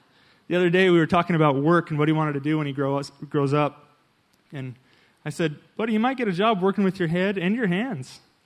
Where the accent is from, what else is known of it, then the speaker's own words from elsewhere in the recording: Magna, Utah, United States; I was raised out in Magna, just a few miles down the road, and I've lived here in Utah my entire life, except for a short time when I lived in Denver, Colorado.